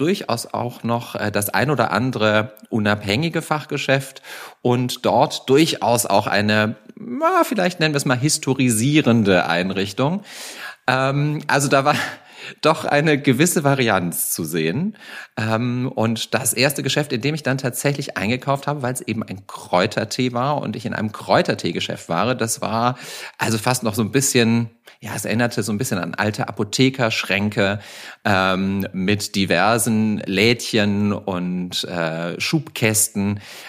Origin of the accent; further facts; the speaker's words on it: Rhineland-Palatinate, Germany; also born or lived in Aachen; Da bin ich ein Gewächs der Eifel, und zwar relativ tiefe Eifel, Schneifel, macht ihrem Namen alle Ehre. Im Winter knackig kalt, schneereich, und dann ging es aber relativ früh in die Großstadt.